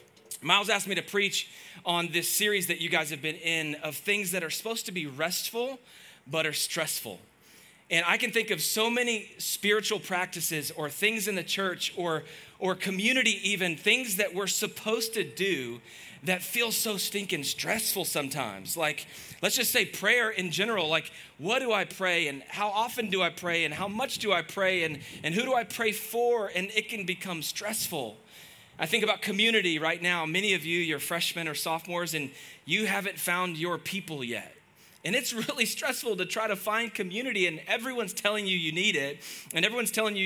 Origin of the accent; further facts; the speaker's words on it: Waco, Texas, United States; I can remember I grew up in Waco, and I chased a Baylor girl around.